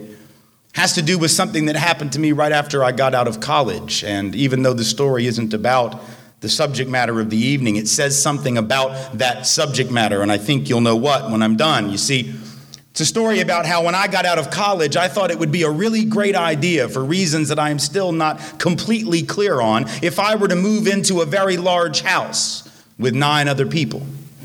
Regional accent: Nashville, Tennessee, United States; I have no idea because I'm from Nashville.

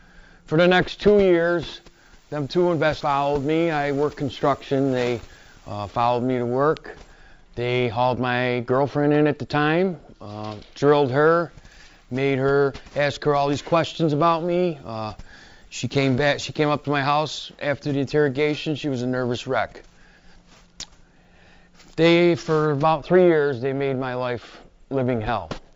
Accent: Marcy, New York, United States; I'm from New York State, upstate New York. Not New York City. I'm from a small town in near Utica, New York. Quite a ways from here.

